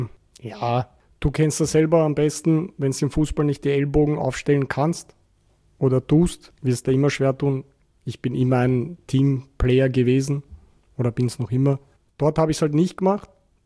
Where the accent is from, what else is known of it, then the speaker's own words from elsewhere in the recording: Vienna, Austria; Ja, ich bin im Favoriten groß geworden, war eigentlich meine ganze Kindheit in Favoriten zu Hause, habe auch dort zum Fußballspielen begonnen beim VVC